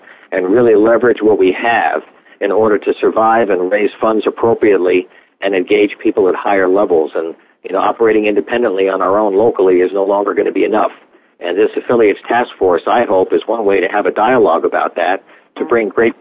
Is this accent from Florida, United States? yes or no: no; New York City, New York, United States; now in Storrs, United States; Growing up in the New York City area, I kind of grew up and cut my teeth on WBAI.